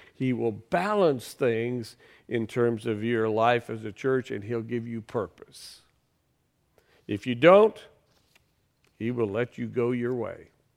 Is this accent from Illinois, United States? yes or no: yes; Decatur, Illinois, United States; I came home in 1998. I grew up here in Decatur. I went to Dennis School and Woodward Wilson Junior High School, and I graduated from MacArthur High School in 1965.